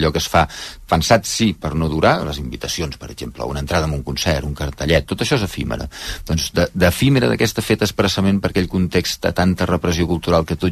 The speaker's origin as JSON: {"language": "Catalan", "region": "Catalonia", "country": "Spain", "said": "perquè l'hem de fer nosaltres com a catalans aquesta tasca"}